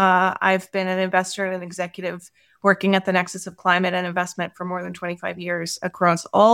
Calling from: United States; I am calling from my home office outside of Washington, D.C.

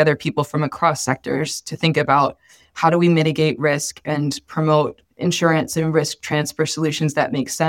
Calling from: New York, United States; I am calling from New York and I am insurance director for the Environmental Defense Fund

